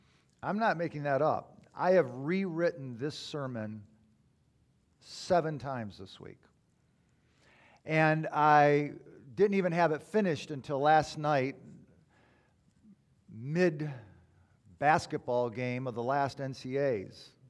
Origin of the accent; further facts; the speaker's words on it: Michigan, United States; Ugh, I'm from Michigan.